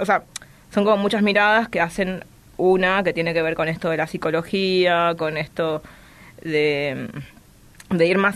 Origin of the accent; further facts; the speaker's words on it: Chaco, Argentina; como buena chaqueña que soy, están todas las mancias muy metidas desde mi infancia